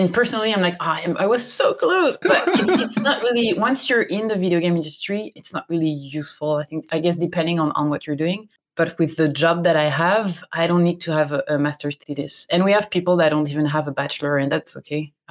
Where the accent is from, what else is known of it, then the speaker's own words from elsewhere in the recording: France; moved away as an adult; now in Montreal, Canada; I'm in Montreal. Fantastic. So I'm originally from France. I'm French. And I moved to Montreal more than 15 years ago.